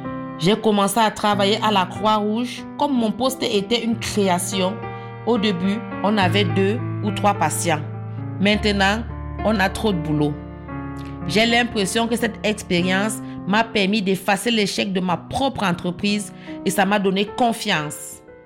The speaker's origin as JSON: {"language": "French", "country": "Cameroon", "lives_now": "France", "said": "j'ai 43 ans et je suis camerounaise. Mon papa est commissaire de police, ma maman est couturière. Mes parents m'ont envoyée en France pour continuer mes études."}